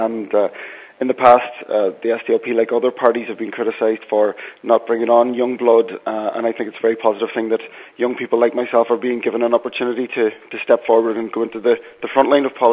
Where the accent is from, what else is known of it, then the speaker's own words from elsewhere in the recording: Letterkenny, Ulster, Ireland; now in Derry, United Kingdom; the fact that I'm from Letterkenny, but I now live in Derry